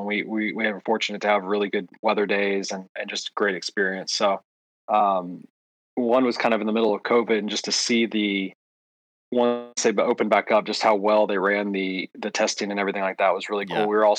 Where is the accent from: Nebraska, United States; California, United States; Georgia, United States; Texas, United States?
Georgia, United States; It's, not growing up here, but growing up in Georgia and knowing about it and, getting a visit when I was in high school and stuff was very cool.